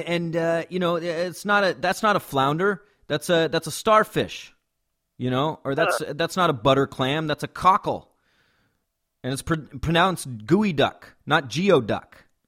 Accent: Indianola, Washington, United States; Well, it's a small town here in Washington called Indianola, and it's right on the beach, and it's a very small town.

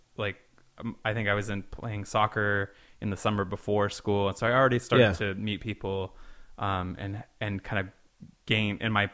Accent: Boston, Massachusetts, United States; born there; I was born in Boston.

